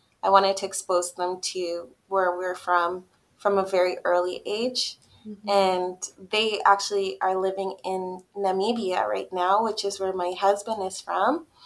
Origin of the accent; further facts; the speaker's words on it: Toronto, Ontario, Canada; also born or lived in Zimbabwe; And we lived in Toronto. I was the last born in Zimbabwe. And then I had three more siblings that were born in Canada. And so we grew up in Toronto.